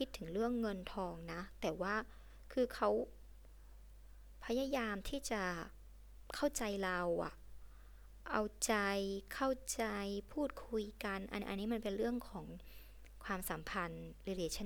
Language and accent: Thai; Northern Thailand, Thailand; เราเป็นคนเหนือไงคนเหนือแบบขาวอะเป็นคนผิวขาวอะ